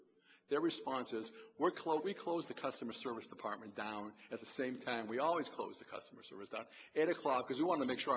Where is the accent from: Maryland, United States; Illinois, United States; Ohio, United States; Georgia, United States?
Maryland, United States; from Montgomery County.